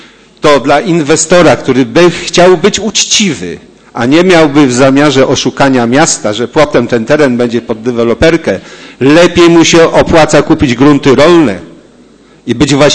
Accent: Poznań, Greater Poland Voivodeship, Poland; Jestem tego nauczony, jako chociażby poznaniak.

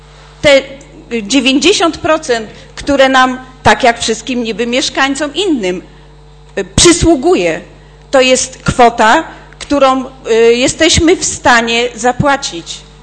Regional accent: Poznań, Greater Poland Voivodeship, Poland; Ja chcę być dumna, że jestem poznaniakiem

